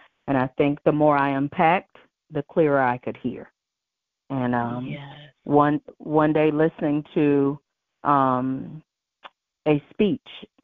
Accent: Aiken, South Carolina, United States; Well, I am from Aiken, South Carolina, and I hail from the little area we call Petticoat Junction.

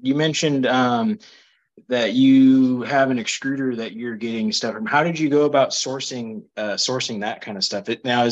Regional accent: Fresno, California, United States; Fresno, California.

